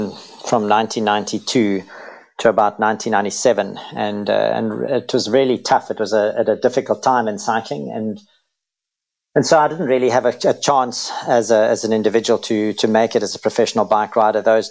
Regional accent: Cape Town, Western Cape, South Africa; So, I come from Cape Town in sunny South Africa. So, born in 1971. And it was obviously a beautiful place for cycling and a beautiful place to grow up.

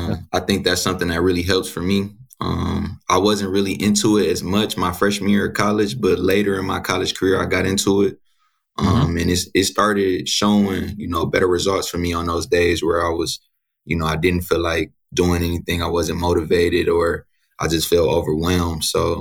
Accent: Michigan, United States; You know, I grew up in Michigan, you know, so we get a lot of cold winters.

